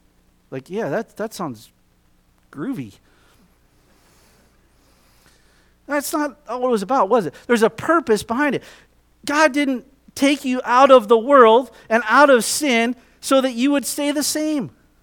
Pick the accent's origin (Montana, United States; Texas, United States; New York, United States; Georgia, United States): Montana, United States; I got to tell you, man, I grew up in Montana. I've always been a little bit arrogant about Montana.